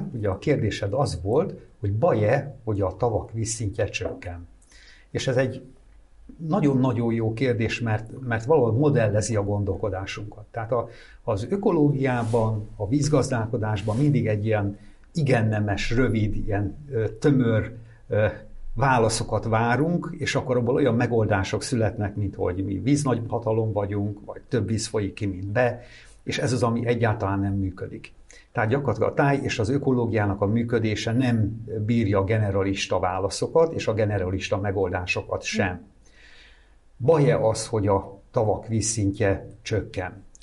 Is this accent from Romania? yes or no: no; Fonyód, Somogy, Hungary; Én a Balaton déli parti nádasaiban fonyott környékén nőttem föl